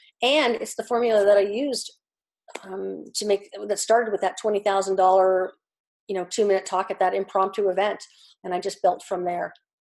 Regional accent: Canada; and I'm a Canadian.

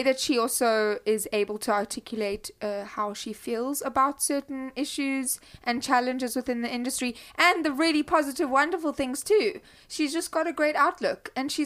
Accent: South Africa; I'm South African

